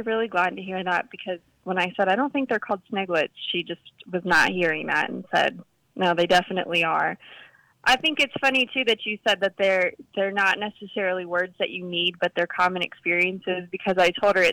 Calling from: Suitland, Maryland, United States; I'm calling from Suitland, Maryland.

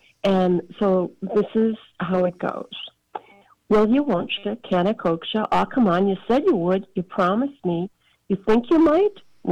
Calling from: Tucson, Arizona, United States; I'm calling from Tucson, Arizona.

